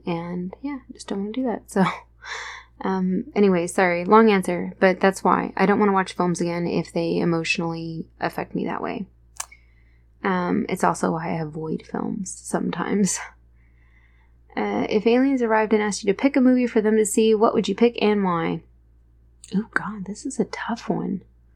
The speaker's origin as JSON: {"language": "English", "country": "United States", "said": "I think that's probably an unpopular opinion to get to say as an American, I guess."}